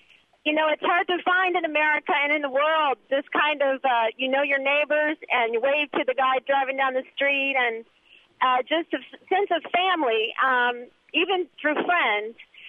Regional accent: Florida, United States; also born or lived in Phoenix / Asia; My mother grew up here in West Virginia. Her father was a coal miner, and I grew up in Florida, a very flat state.

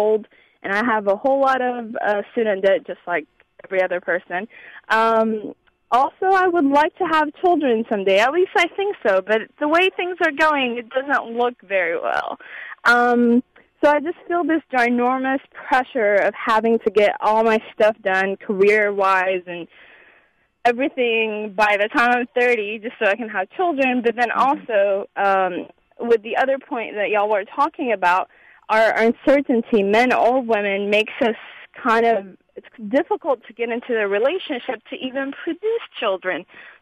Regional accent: Sudan; I'm from Sudan, so even though our parents came from a different country and a poorer one

